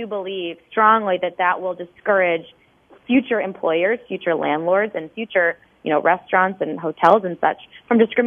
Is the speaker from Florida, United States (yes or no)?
yes; Orlando, Florida, United States; I live in Orlando. Orlando is my hometown. It's where I grew up.